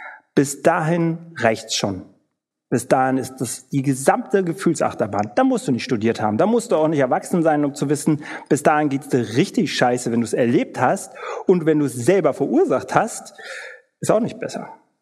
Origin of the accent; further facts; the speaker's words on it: Spandau, Berlin, Germany; Ich bin 38 Jahre alt. Ich komme aus Berlin. Eigentlich komme ich nicht aus Berlin. Wenn du aus Berlin kommst, sage ich nämlich jetzt, nehme ich aus Spandau oder so.